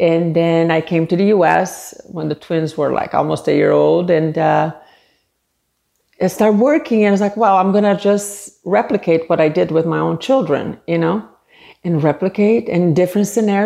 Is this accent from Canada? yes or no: no; Brazil; moved away; Well, I'm originally from Brazil, and I moved here 30-some years ago.